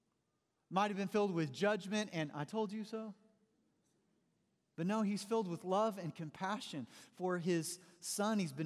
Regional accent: Missouri, United States; One thing is that we both grew up in Southwest Missouri. Brad Pitt grew up about an hour away from my hometown.

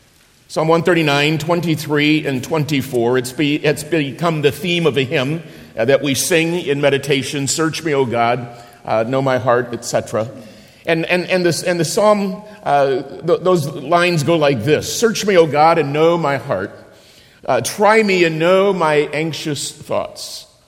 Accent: Phoenix, Arizona, United States; we were back in my hometown of Phoenix, Arizona.

